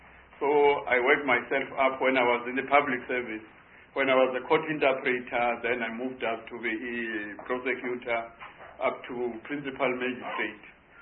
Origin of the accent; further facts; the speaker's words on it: Durban, KwaZulu-Natal, South Africa; born there; I was born in 1947 in Durban, I studied up to matric